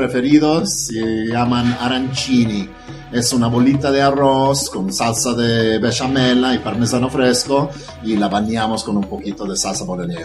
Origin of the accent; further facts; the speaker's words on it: Malta; Soy de una isla, se llama Malta. Es una isla pequeña sur de Italia.